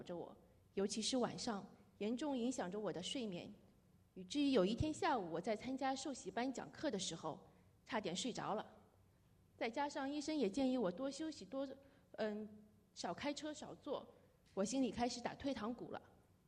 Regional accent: China; 我在大陆长大，我在学校里的教育都是无神论

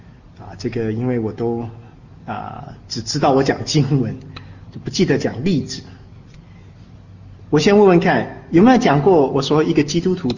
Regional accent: China; 他的新年开始就是从我们中国人叫除旧什么不新

